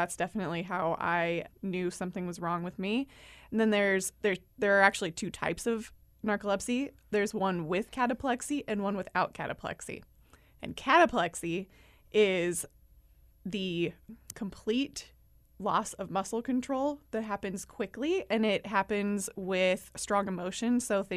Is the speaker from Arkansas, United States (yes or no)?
no; California, United States; I'm a local. I grew up here on the Central Coast.